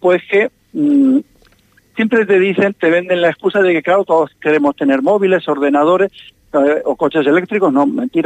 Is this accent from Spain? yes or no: yes; Castilla-La Mancha, Spain; Soy manchego, sí, soy manchego.